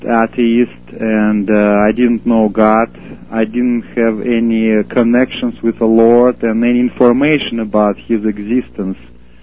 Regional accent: Leningrad, Saint Petersburg, Russia; born there; English is a second language; Yes, I was born in 1965 in Leningrad

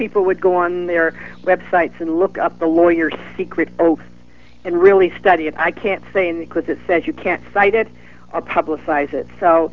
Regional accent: New Hampshire, United States; because I'm originally from New Hampshire

